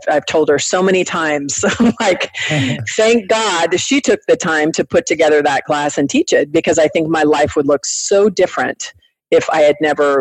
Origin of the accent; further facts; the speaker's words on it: Mesa, Arizona, United States; a couple of years ago when I opened up the small business incubator in my hometown of Mesa, Arizona, same thing.